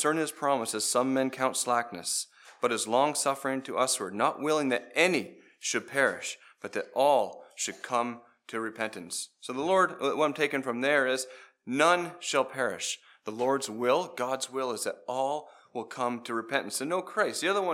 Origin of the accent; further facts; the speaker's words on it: Summerside, Prince Edward Island, Canada; I'm from Summerside.